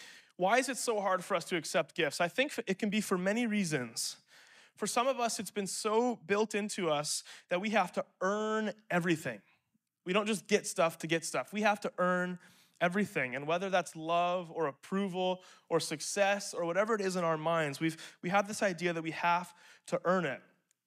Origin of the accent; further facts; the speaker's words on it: Manitoba, Canada; growing up in Manitoba